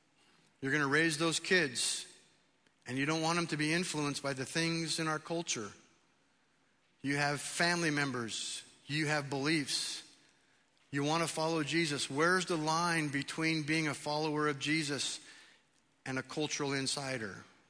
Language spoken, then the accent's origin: English; San Fernando, California, United States; born there; Technically, I'm a baby boomer. I was born in San Fernando, California. I'm a male. I'm a 20th and 21st century American.